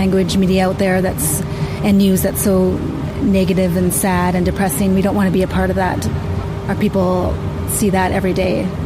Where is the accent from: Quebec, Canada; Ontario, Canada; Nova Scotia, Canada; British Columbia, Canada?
British Columbia, Canada; Bella Coola; from the Nuhulk Nation in Bellacoola in so-called British Columbia.